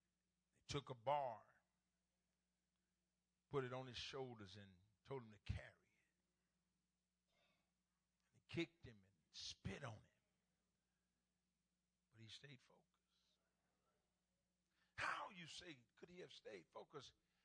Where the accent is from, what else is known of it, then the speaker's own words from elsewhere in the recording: the South, United States; I grew up down in the South.